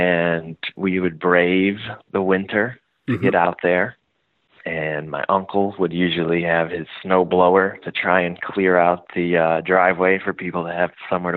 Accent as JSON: {"language": "English", "town": "Cleveland", "region": "Ohio", "country": "United States", "said": "We are from Cleveland."}